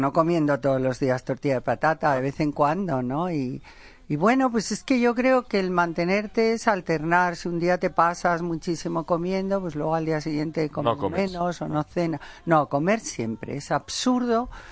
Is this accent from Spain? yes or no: yes; Spain; Si yo no soy francesa, si soy española